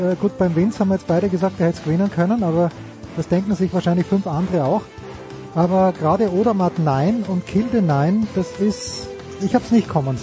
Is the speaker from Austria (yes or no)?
yes; Austria